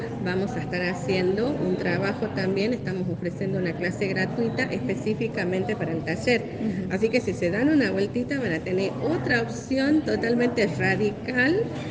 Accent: Perico, Jujuy, Argentina; yo soy de acá de Perico, soy nacida en Perico, he vivido, he intentado trabajar acá y no hay caso, no puedo hacer que quedarme a vivir acá porque me gusta, tengo amigos, familia, todo.

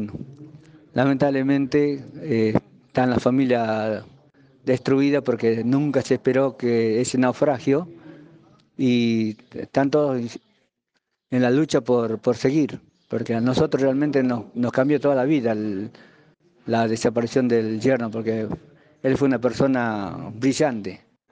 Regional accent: San Carlos, Salta, Argentina; born there; now in Mar del Plata, Argentina; Yo soy nacido en San Carlos, provincia de Salta, viven en Cafayate mis padres y yo actualmente vivo en Mar del Plata.

